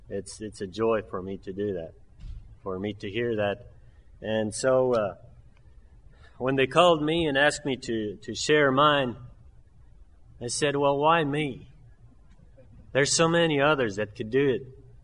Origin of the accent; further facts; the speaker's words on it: Mexico; first language German; English is a second language; And so I grew up in Mexico. That was my home country. My parents, they still speak the German. If we go there, we will speak German. My schooling was mainly German. Later years, I had some English.